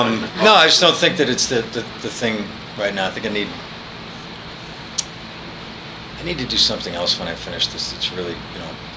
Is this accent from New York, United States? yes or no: yes; Buffalo, New York, United States; I grew up in Buffalo, New York. Shreveport is Buffalo with a big muddy river.